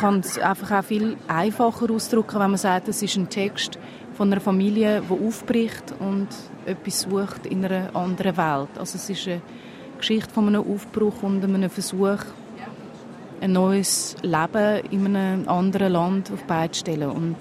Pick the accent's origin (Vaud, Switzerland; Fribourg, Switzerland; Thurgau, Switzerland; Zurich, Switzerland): Zurich, Switzerland; Ich habe ja als Kind nicht in Zürich gelebt, sondern in verschiedenen Dörfern am Zürichsee.